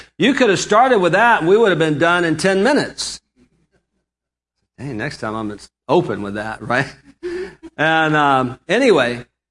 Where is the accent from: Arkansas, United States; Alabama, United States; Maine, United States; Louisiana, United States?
Alabama, United States; I'm from Alabama. Listen, we can turn a one-syllable word into 7 syllables